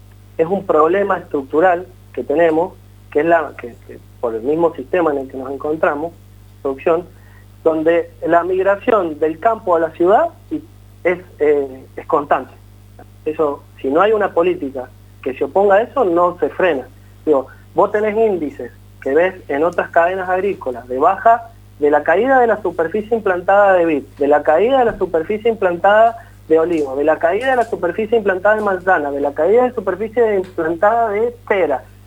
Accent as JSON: {"language": "Spanish", "region": "Mendoza", "country": "Argentina", "said": "me paso a mi patria chica, mendocina"}